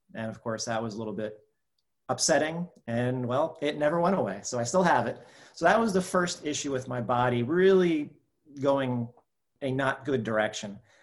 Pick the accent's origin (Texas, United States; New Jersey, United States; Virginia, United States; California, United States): New Jersey, United States; I am from New Jersey, suburban New Jersey, and I was always playing sports as I was young.